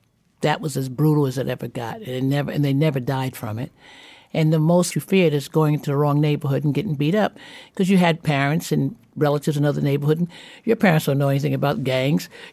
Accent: Bed-Stuy, New York, United States; I grew up in Bed-Stuy, but not Bed-Stuy.

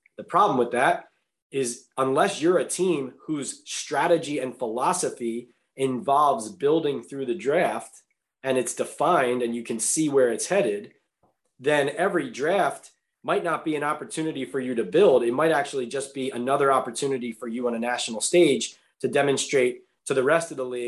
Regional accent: Philadelphia, Pennsylvania, United States; I'm from Philadelphia, and growing up in Philadelphia.

